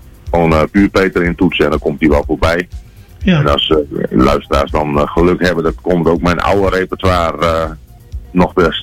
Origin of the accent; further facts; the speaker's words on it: Muntendam, Groningen, Netherlands; Dat heb ik gedaan met het Muntendammer Volkslied waar ik vandaan kom.